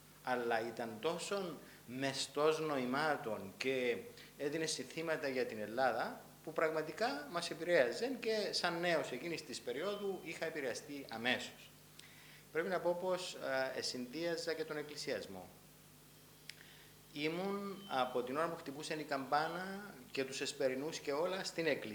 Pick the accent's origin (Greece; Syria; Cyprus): Cyprus; Asha, Famagusta District; Και έτσι εμεγάλωσα στην Άσια, μέσα σε αυτόν το περιβάλλον της Εκκλησίας, των Εθνικοφρόνων Σωματείων και ό,τι είχε σχέση με την Ελλάδα.